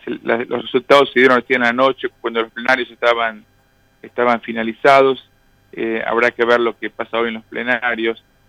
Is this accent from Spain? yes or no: no; Argentina; also born or lived in Dominican Republic / Virginia; now in New York, United States; Yo me fui de Argentina hace 24 años. Ahí está. En 1996 estuve 2 en la República Dominicana, 8 en Virginia, y hace 14 que estoy en Nueva York.